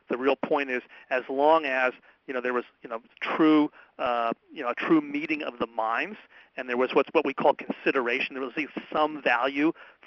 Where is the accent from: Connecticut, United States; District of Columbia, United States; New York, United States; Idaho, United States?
District of Columbia, United States; Washington; I encourage you to enjoy my hometown of Washington, D.C.